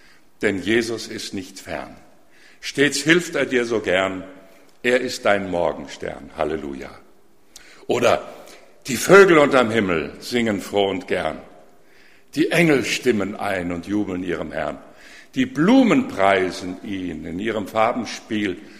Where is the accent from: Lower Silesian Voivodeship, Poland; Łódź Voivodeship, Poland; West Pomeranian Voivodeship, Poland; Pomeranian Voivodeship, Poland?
Łódź Voivodeship, Poland; Łódź; moved away; alles, was wir retten konnten damals, wir stammen aus Lodz, war ein kleiner Koffer